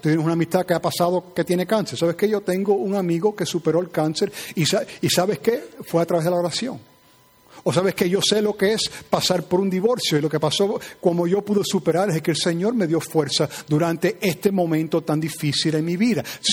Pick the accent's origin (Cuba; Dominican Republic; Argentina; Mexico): Cuba; cuando yo fui criada en Cuba, y cuando yo fui niña en el campo, cuando yo estaba corriendo descalza